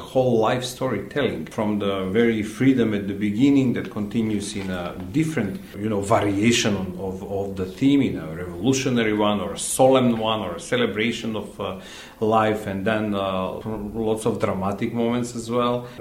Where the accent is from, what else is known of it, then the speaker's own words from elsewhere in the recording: North Macedonia; English is a second language; now in Romania; Now we are in Romania. I'm from Macedonia, and the historical background of constant struggle, I would say, helps the intensity of emotions in general in life.